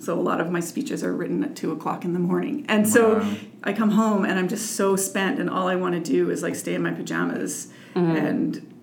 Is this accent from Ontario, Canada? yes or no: yes; Ottawa, Ontario, Canada; But I grew up in Ottawa, living with my mother and primarily my stepfather.